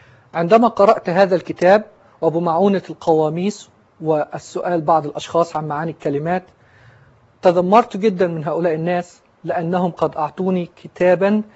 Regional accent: Alexandria, Alexandria Governorate, Egypt; born there; أكبر الأولاد في أسرة مسلمة ملتزمة من مواليد الأسكندرية في مصر، وقد نشأت كما ذكرت في أسرة مسلمة ملتزمة

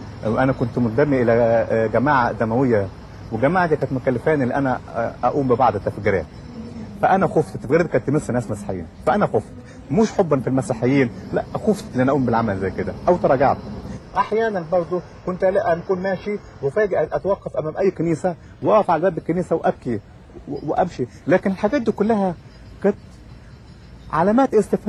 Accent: Egypt; لكن عندنا في مصر أو في العالم الثالث عموما القطر مثلا يكون معاده الساعة 6 ممكن يجي الساعة 8.

